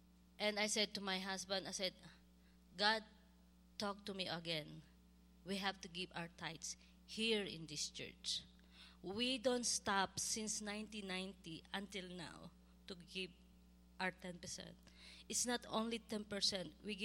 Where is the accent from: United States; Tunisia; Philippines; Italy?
Philippines; before we fly back to Philippines, they have a big eruption, volcano. That's 20 kilometers from my hometown.